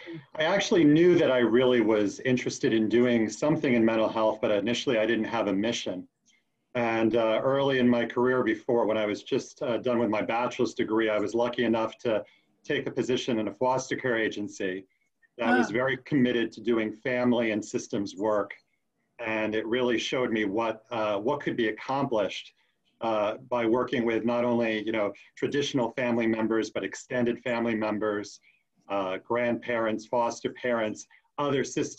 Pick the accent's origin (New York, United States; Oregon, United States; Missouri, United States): New York, United States; Brooklyn; Grew up in the city, grew up in Brooklyn, and then out on the island a little bit, but went to school in Manhattan